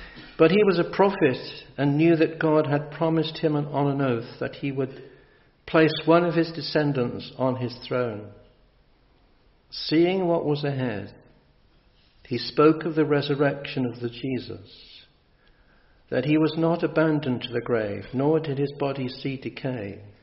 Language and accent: English; Gloucester, South West England, United Kingdom; born there; I was born in Gloucester, but my grandparents lived in Yorkley, so I do have a link with the Forest of Dean way back.